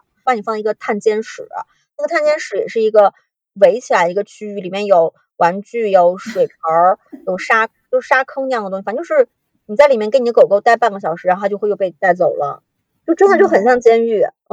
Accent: China; 就是因为我们中国人养狗

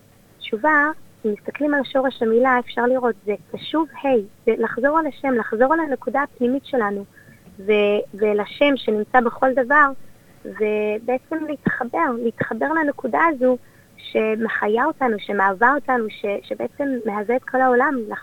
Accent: Jerusalem, Jerusalem District, Israel; accent: Israeli; also born or lived in Melbourne, Australia; נולדתי במלבורן, וגדלתי שם עד שהייתי בת 10, המשפחה המורחבת שלנו בארץ, אז המשפחה שלי עשתה חזרה, עלייה לארץ, תושבים חוזרים, וכן, גדלתי בארץ, בירושלים

